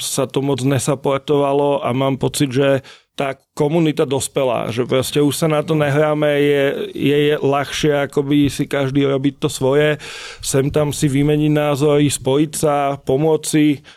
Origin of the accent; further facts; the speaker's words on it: Bratislava, Bratislava Region, Slovakia; že som Bratislavčan, fakt mám Bratislavu rád